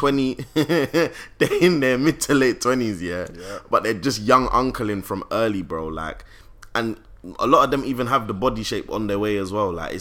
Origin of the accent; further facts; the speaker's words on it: Jamaica; Like, bro, I'm even Jamaican myself, yeah.